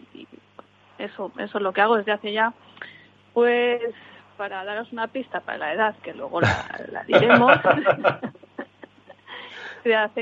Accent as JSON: {"language": "Spanish", "town": "Madrid", "region": "Community of Madrid", "country": "Spain", "moved": "as an adult", "lives_now": "Germany", "said": "Yo soy de Madrid y me vine a Alemania hace muchísimo tiempo porque me pilló la época, otra época mala, y entonces no encontraba trabajo y me vine para acá."}